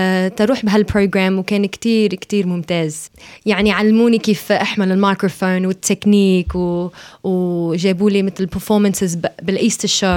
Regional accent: Sydney, New South Wales, Australia; أصلي من أستراليا، دخلت آني هون، بي من سوريا والماما من لبنان، إجوا بس تجوزوا

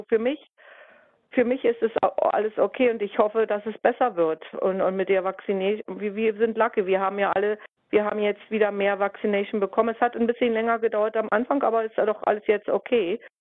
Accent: Berlin, Germany; now in Australia; ich bin von Ostberlin ausgewandert und dieses Land Australien hat mich aufgenommen.

